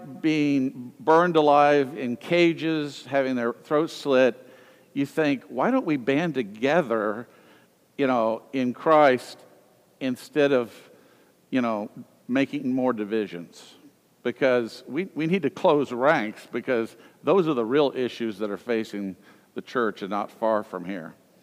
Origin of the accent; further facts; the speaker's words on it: Southern US, United States; And actually, I grew up in the South in an era where there was quite a bit of prejudice, and I saw it in my own family